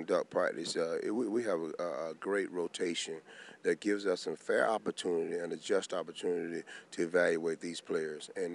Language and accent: English; Georgia, United States; He's from Georgia and I'm from Georgia.